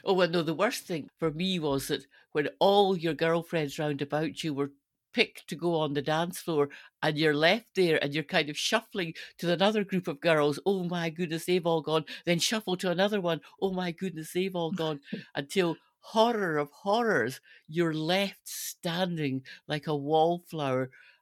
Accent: Stirling, Scotland, United Kingdom; I grew up in Stirling, and the Golden Lion had great dances on a Saturday night.

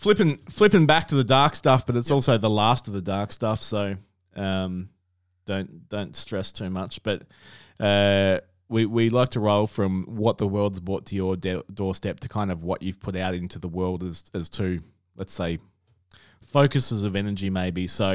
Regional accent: Cann River, Victoria, Australia; but being a country kid, you mentioned Cann River before, so I grew up in Cann River and school through Bairnsdale.

